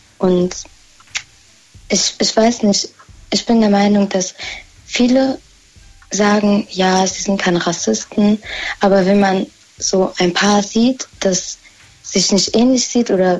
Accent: Mainz, Rhineland-Palatinate, Germany; Ich komme aus Mainz.

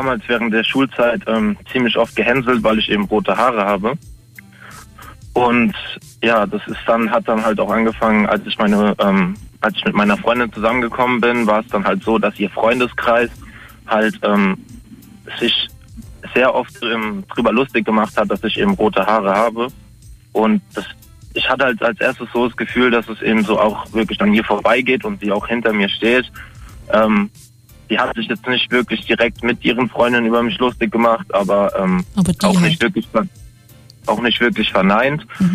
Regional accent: Viernheim, Hesse, Germany; Ich komme aus Viernheim, bei Mannheim.

